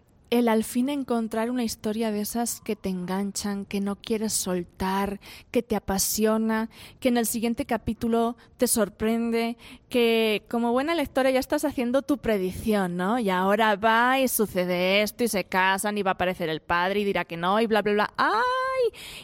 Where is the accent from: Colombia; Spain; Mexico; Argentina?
Spain; Aragon; es de mi tierra, es de Aragón, norte de España